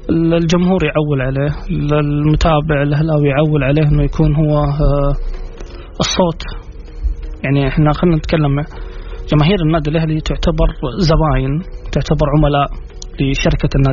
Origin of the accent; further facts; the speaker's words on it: Saudi Arabia; مخجل لنا كسعوديين مخجل انه نكون نملك دوري قوي